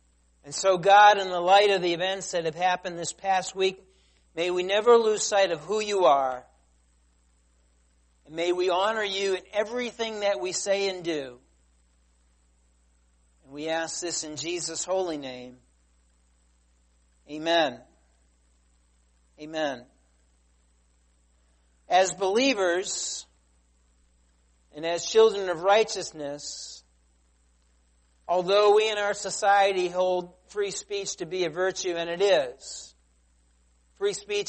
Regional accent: United States; even though I'm an American and I believe in freedom of speech

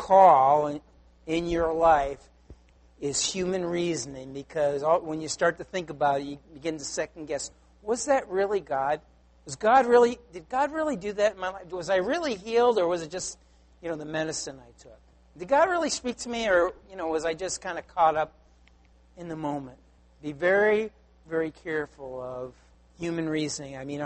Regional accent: Taunton, Massachusetts, United States; the town I grew up in Taunton

